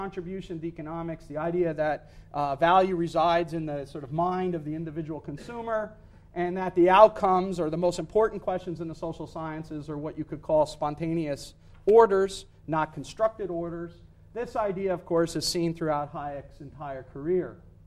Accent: Vienna, Austria; accent: Viennese; English is a second language; I'm not going to try to do my Viennese accent. I'm overseas. If I was back home, I would, but I won't do that here.

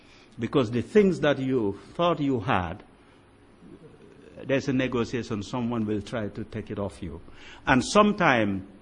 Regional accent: Gambia; Although I'm from Gambia and Senegal are the same people.

